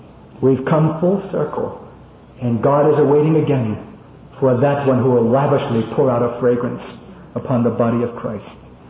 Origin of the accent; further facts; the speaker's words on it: Brooklyn, New York, United States; I'm the kid from Brooklyn who grew up in the streets.